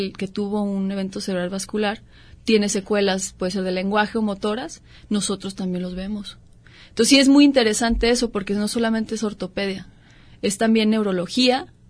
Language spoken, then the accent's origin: Spanish; Mexico; no sé si es porque somos mexicanos